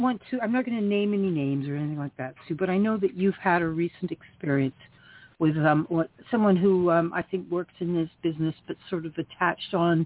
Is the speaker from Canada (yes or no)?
yes; Canada; as I'm a Canadian and I don't have guns